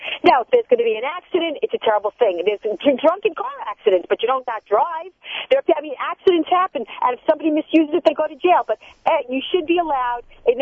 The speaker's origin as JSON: {"language": "English", "region": "New York", "country": "United States", "said": "I mean, I am a New Yorker. I am concerned."}